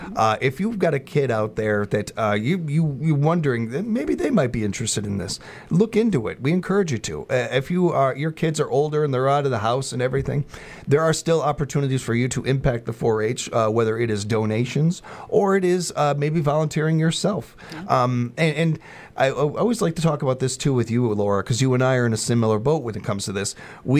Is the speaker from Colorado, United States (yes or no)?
no; Chicago, Illinois, United States; even as a city boy growing up in Chicago and everything